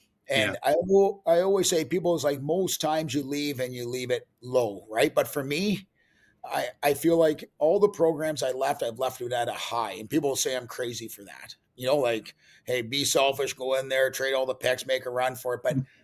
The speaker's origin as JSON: {"language": "English", "country": "Canada", "tie": "born or raised there", "said": "And, I grew up, as a Canadian hockey player, and you watch the World Juniors every day at Christmas, or on Boxing Day, right?"}